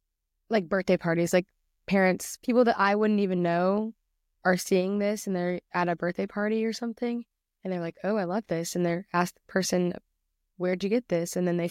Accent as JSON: {"language": "English", "town": "Fort Worth", "region": "Texas", "country": "United States", "said": "I'm from Fort Worth, Texas, and I'm a senior at Arlington Heights High School"}